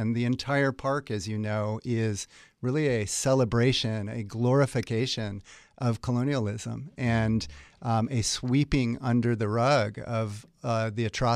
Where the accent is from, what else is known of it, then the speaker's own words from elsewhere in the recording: San Diego, California, United States; When I was a young person growing up in San Diego, we would regularly go down to Mexico for an evening, at lunch, and a night.